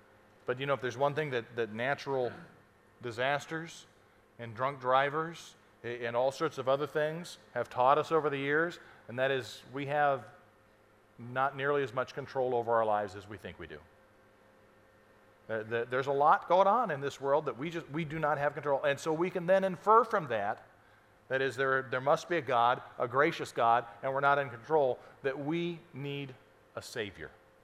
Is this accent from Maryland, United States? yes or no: no; Arizona, United States; Again, I'm from Arizona, so I'm kind of proud of this.